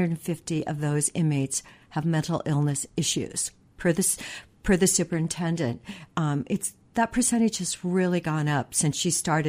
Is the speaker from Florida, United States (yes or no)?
no; Heppner, Oregon, United States; I grew up in Heppner, where Kinzu Mill was there